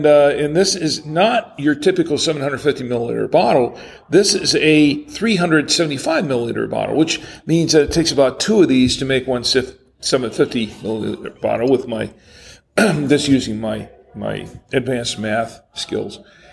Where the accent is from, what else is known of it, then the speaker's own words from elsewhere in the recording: Orlando, Florida, United States; now in Charlotte, United States; Actually, we're just outside of Universal Studios in Orlando, Florida. My hometown, pretty much. And where I've lived for 35 years.